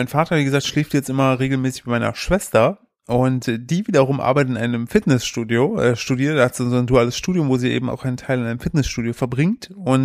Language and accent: German; North Rhine-Westphalia, Germany; Was steht es mir zu, als Sauerländer dir Spaß zu verbieten?